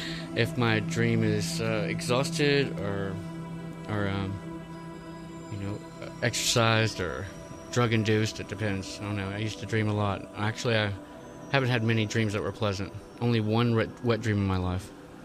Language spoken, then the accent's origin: English; Florida, United States; born there; Well, I'm an American. I was born in Florida, and I'm very patriotic.